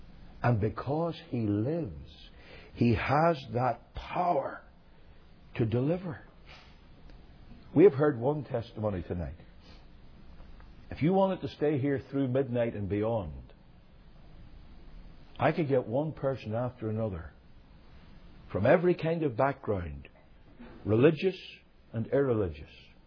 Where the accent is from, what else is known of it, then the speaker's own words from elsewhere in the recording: Northern Ireland, United Kingdom; I'm from Northern Ireland, the Northern Irish people are really transplanted Scots.